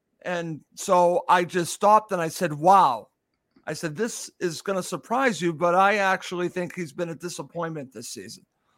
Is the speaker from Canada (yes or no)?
no; United States; I'm an American, love Tim Ream